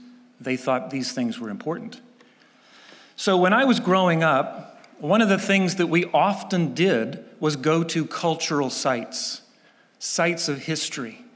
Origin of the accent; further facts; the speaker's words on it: South Korea; I grew up in South Korea. My parents were Presbyterian missionaries sent out by this church in 1954.